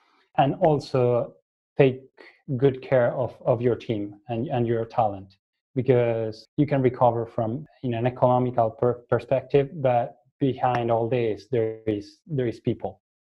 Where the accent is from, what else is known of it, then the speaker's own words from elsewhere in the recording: Argentina; born there; English is a second language; I happen to be representing Portugal right now, but I was born in Argentina. And the thing there is that we Latin Americans, we don't have the resources that Europe has to the people.